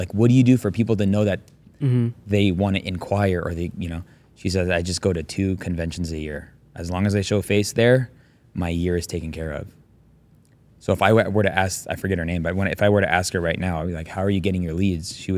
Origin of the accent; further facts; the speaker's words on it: Las Vegas, Nevada, United States; When I told her I was from Las Vegas